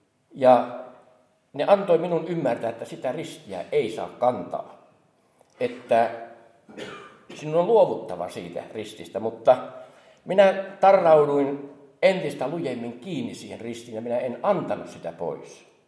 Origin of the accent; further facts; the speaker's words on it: Evijärvi, South Ostrobothnia, Finland; also born or lived in Veteli; Nimittäin minä olen syntynyt Vetelissä, vaikka lapsuuteni on ja nuoruuteni viettänyt sitten Evijärvellä. Ja siellä on lapsuuskoti edelleen Evijärvellä